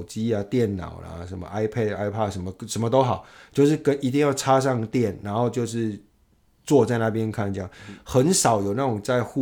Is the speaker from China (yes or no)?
no; Taiwan; 那个时候我们小时候在台湾也流行过一阵子